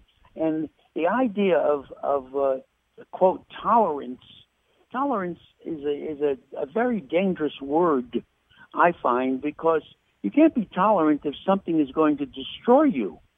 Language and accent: English; Brooklyn, New York, United States; I had that choice growing up in Brooklyn, and thank God for her leading me to my life.